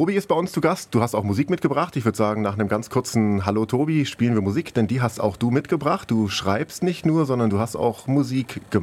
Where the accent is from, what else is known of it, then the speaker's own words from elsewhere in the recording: Biberach, Baden-Württemberg, Germany; Habe ja selber auch meine Jugend da verbracht in Biberach.